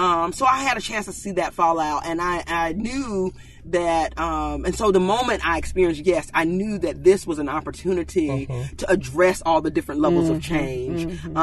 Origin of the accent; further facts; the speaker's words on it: Selma, Alabama, United States; I grew up here in Selma and my parents were civil rights attorneys.